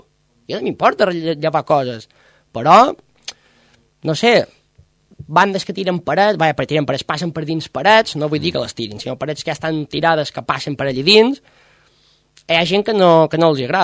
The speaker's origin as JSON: {"language": "Catalan", "town": "Formentera", "region": "Balearic Islands", "country": "Spain", "said": "Jo els dic que no, perquè jo som de Formentera, perquè me sent de Formentera, som d'aquí i no hi ha més. No em vull sentir d'Eivissa, jo soc d'aquí."}